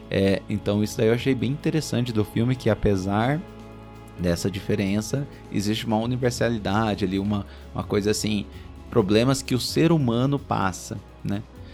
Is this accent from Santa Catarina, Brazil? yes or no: no; Curitiba, Paraná, Brazil; Eu posso falar isso porque eu sou curitibano